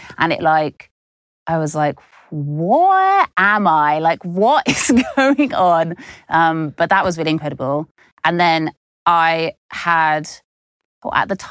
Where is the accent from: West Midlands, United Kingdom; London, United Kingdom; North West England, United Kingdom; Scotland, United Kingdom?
West Midlands, United Kingdom; Birmingham; So I grew up in Birmingham in the city